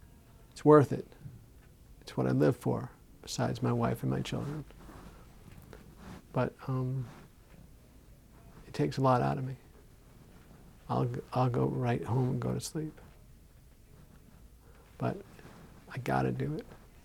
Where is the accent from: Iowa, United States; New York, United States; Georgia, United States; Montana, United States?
New York, United States; I went to University of Massachusetts, and I was from New York, but I wanted to be near my family, my grandfather, my grandmother.